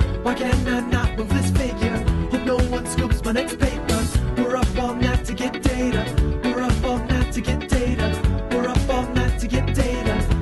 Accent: Madison, Wisconsin, United States; But I grew up in Madison. Middleton's kind of, you know, it's right next door, and it's been growing even since I left Madison.

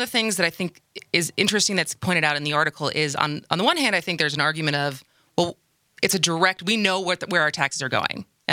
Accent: Madison, Wisconsin, United States; But I grew up in Madison. Middleton's kind of, you know, it's right next door, and it's been growing even since I left Madison.

